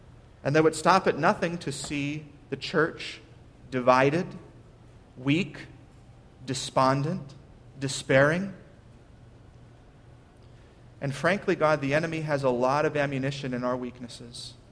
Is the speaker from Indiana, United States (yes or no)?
no; Minnesota, United States; also born or lived in California; now in Virginia, United States; Well, I'm from Minnesota, but I lived in California for a few years, and now I'm in Virginia.